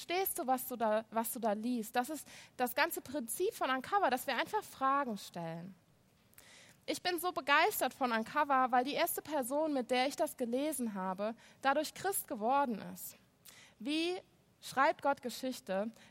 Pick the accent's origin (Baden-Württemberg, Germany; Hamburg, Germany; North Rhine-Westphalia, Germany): North Rhine-Westphalia, Germany; Cologne; im Rheinland, ich komme aus Köln.